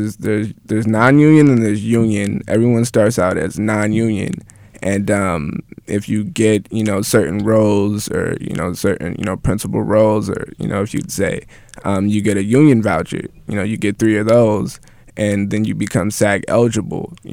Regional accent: Glendale, Arizona, United States; I'm from Phoenix, Arizona, where it gets really, really hot.

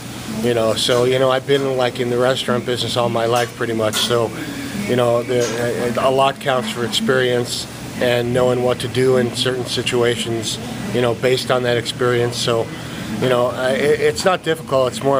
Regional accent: New Jersey, United States; Well, I was born in New Jersey, right across the river from Manhattan, and grew up with the hot dog culture there

